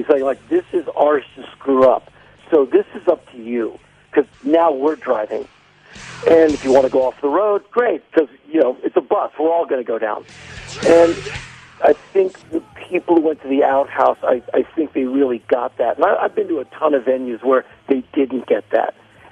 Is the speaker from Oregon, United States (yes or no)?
no; Washington, District of Columbia, United States; I come from Washington, D.C.